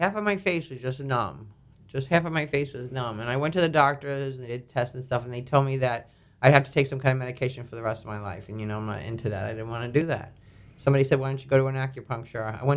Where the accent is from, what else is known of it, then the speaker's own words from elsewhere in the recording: New York, United States; I'm from New York.